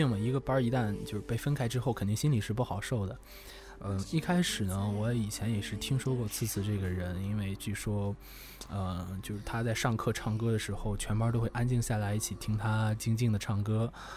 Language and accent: Chinese; Shandong, China; also born or lived in Shanghai; 我是山东人，但是小时候有段时间是在上海待着，所以说其实还是山东人，肯定是山东人。